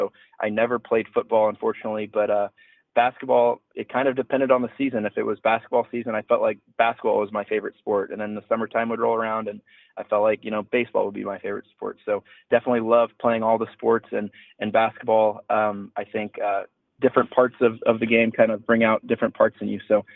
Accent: Luce Creek, Missouri, United States; Yes, I was born and raised in Luce Creek, Missouri. I have a younger brother and a younger sister, so I'm the oldest of three.

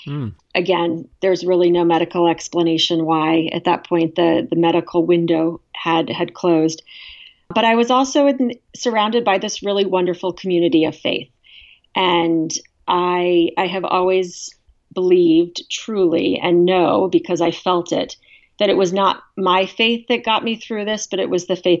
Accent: Arizona, United States; Now, growing up in Arizona, that is a term I had never heard of before

